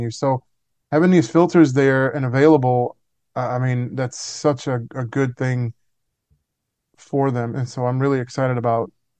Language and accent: English; Louisiana, United States; I personally don't hate on anybody. I grew up in Louisiana.